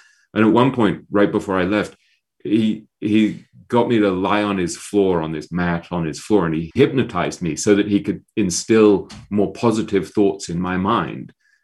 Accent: England, United Kingdom; I'm an English intellectual snob by training and nature.

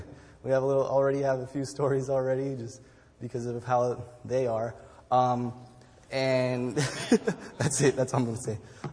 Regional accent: San Diego, California, United States; I'm from San Diego.

